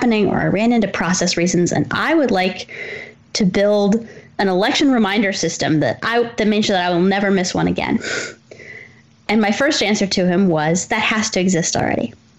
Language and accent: English; Columbia, Missouri, United States; I grew up in Columbia, Missouri.